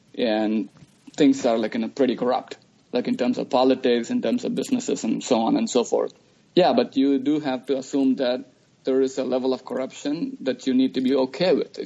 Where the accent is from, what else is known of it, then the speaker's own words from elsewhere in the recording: Chennai, Tamil Nadu, India; I'm from South India. I grew up in a place called Chennai.